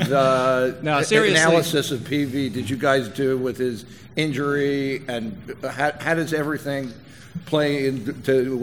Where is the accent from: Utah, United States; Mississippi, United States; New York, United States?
New York, United States; now in San Diego, United States; Actually, I'm from New York, but I worked 20 years in San Diego